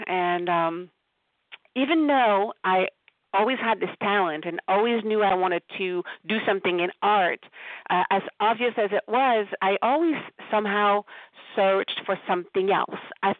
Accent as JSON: {"language": "English", "region": "Quebec", "country": "Canada", "accent": "French-Canadian", "moved": "as an adult", "lives_now": "Meriden, United States", "said": "I live in Connecticut, in Meriden, Connecticut, but I'm originally from Quebec, Canada. So if you're wondering about the accent, I am French-Canadian. We moved here in Connecticut about 14 years ago"}